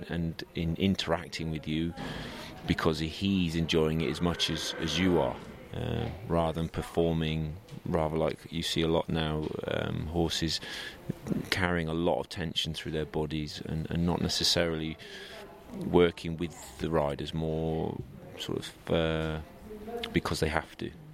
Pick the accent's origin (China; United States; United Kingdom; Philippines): United Kingdom; England; but being an Englishman and based in the UK